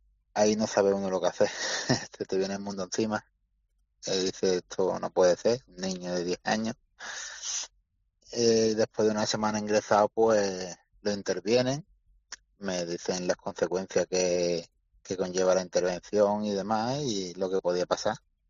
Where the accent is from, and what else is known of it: San Pedro Alcántara, Andalusia, Spain